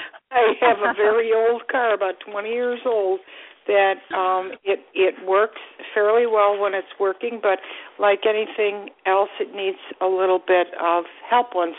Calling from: Florida, United States; I'm calling you from Florida.

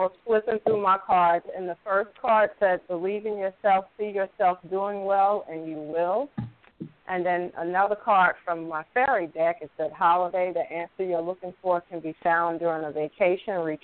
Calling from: New York City, New York, United States; I'm calling from New York City. It's cold and rainy.

